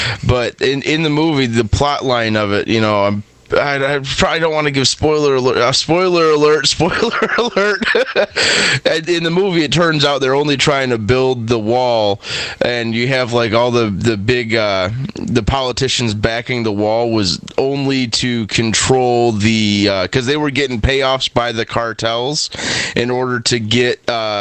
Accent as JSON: {"language": "English", "region": "Michigan", "country": "United States", "said": "I'm from Michigan. I love hockey. Got the Red Wings."}